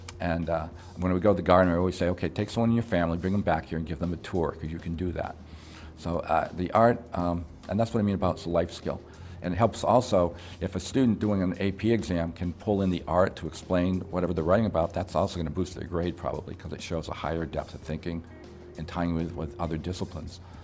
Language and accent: English; Springfield, Massachusetts, United States; Never heard of it, growing up in Springfield, Western Mass.